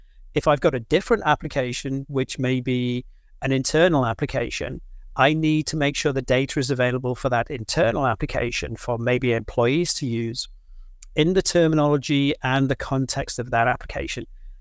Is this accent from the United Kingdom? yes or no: yes; England, United Kingdom; I'm English, so I speak English very well, but we have a habit of not speaking any other language very well.